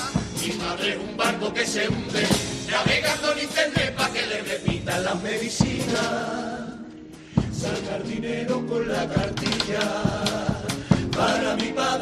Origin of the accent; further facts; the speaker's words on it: Seville, Andalusia, Spain; Yo soy el más sevillano, no hay nadie más sevillano